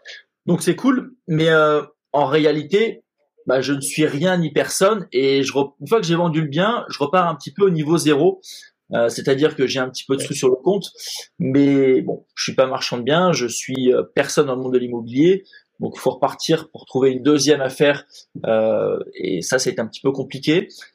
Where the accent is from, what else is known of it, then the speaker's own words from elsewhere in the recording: Antibes, Provence-Alpes-Côte d'Azur, France; also born or lived in Paris; Alors moi j'habite de base, à la base je suis parisien, mais on a déménagé très rapidement dans le sud de la France. Donc moi j'habite à Antibes avec mes parents